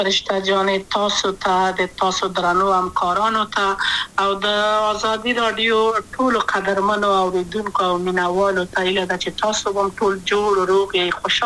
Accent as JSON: {"language": "Pashto", "region": "Kabul", "country": "Afghanistan", "tie": "born or raised there", "also_born_or_lived": "Wardak", "said": "د کابل په تخته پل سیمه کې یم او لویا شویم کابل کې"}